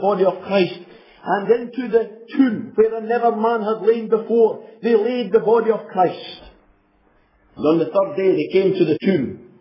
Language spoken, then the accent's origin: English; Scotland, United Kingdom; the days that I grew up in Fife. I remember growing up in a home where the word of God was treasured